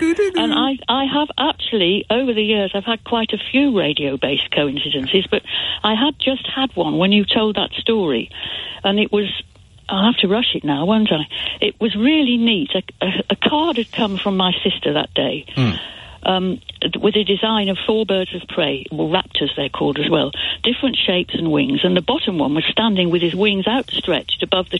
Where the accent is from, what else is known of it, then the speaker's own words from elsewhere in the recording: Oxford, South East England, United Kingdom; born there; because I was born in Oxford.